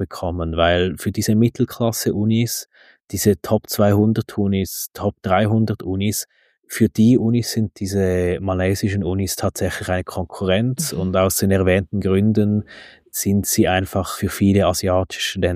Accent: Switzerland; wir sind das als Schweizer uns gar nicht so gewohnt

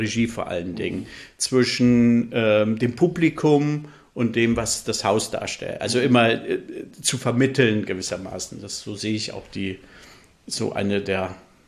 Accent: Northern Germany, Germany; Gebürtiger Mittelhesse, aber aufgewachsen in Flensburg. Also ich würde mich auch als Nordlicht bezeichnen.

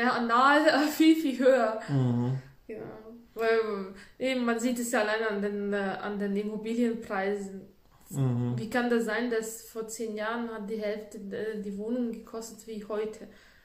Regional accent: Latvia; Bei uns in Lettland, ich komme ja aus Lettland

